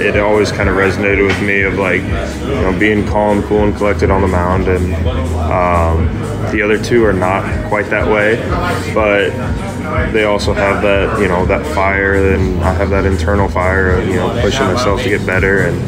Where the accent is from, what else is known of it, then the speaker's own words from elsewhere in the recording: St. Louis, Missouri, United States; I have Adam Wainwright, growing up in St. Louis, watching him, and then obviously getting to play against him.